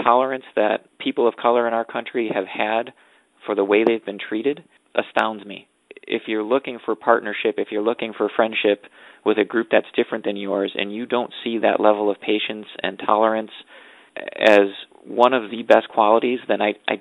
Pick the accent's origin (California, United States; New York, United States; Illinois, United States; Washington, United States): New York, United States; Buffalo; I grew up in the University Heights neighborhood, so I had friends of all sorts of different colors and backgrounds, a lot of it attached to UB South Campus.